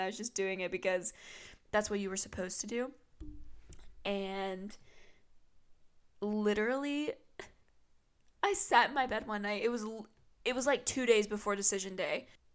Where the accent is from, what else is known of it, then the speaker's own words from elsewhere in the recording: the South, United States; I mean, I'm from the South. I get it.